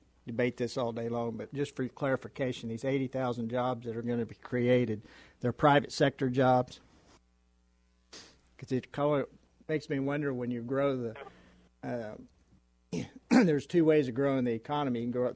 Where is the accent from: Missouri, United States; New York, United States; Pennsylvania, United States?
Missouri, United States; I'm from Missouri. You're going to have to show me